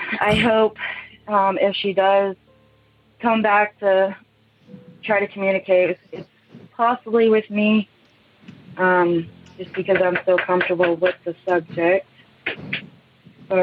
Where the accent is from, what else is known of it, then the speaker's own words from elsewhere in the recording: Kansas, United States; I'm from Kansas.